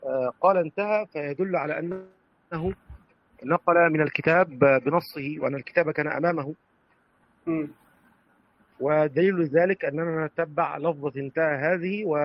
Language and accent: Arabic; Egypt; أنا أقصد أن عندنا في مصر يطلقون الحداية على